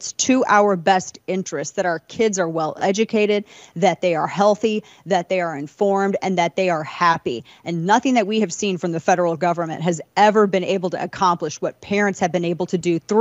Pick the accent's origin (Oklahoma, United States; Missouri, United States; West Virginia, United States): Missouri, United States; St. Louis; that come out of my hometown, St. Louis, come out of Los Angeles.